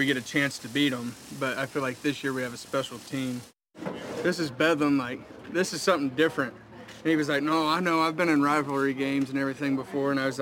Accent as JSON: {"language": "English", "region": "Oklahoma", "country": "United States", "tie": "born or raised there", "said": "For me, so growing up in Oklahoma, like, I've always been an OSU fan."}